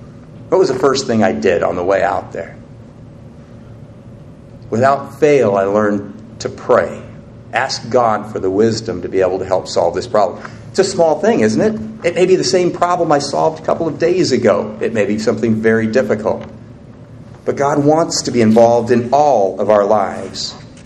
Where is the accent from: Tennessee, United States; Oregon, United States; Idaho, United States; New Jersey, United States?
Oregon, United States; Portland; I grew up in the Portland, Oregon area where it rains 9 months out of the year.